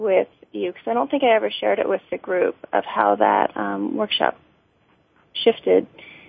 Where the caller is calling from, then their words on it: Pennsylvania, United States; Outside of the Philadelphia area in Pennsylvania.